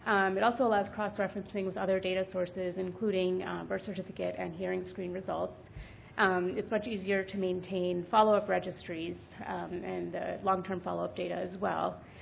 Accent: Maryland, United States; I'm from Maryland, so we have babies that are born in Maryland who live in Virginia

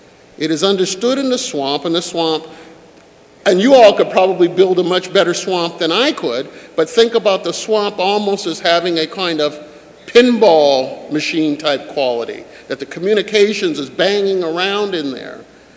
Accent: Minnesota, United States; also born or lived in Iowa; I grew up in Minnesota and Iowa, and cows didn't do that.

